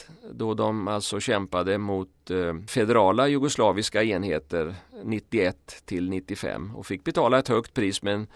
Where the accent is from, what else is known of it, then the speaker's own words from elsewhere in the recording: Vadstena, Östergötland, Sweden; born there; den 22-23 maj ska han just vara i min födelsestad Vadstena